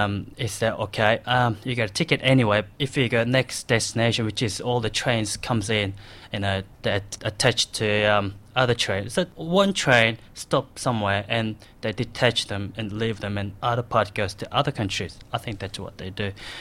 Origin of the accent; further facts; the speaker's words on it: Australia; accent: Australian; if I go overseas, people they pick my Australian accent from my Korean accent plus.